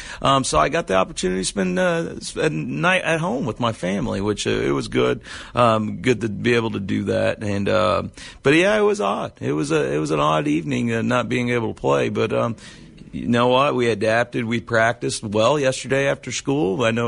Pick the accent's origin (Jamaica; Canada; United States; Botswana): United States; Martinsville; I'm from Martinsville. It's kind of special for me to have the opportunity to come play against my alma mater.